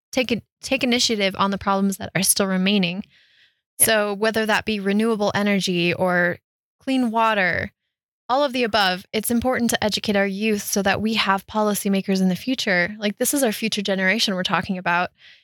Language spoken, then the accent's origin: English; Colorado, United States; I was able to go into the mountains. I grew up on the Front Range. I had a hiking spot that was 10 minutes from my house.